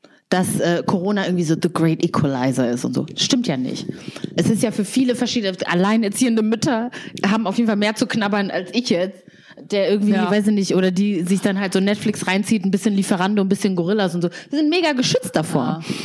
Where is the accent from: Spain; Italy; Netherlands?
Spain; Cala Ratjada, Balearic Islands; Ich komme aus Cala Ratjada.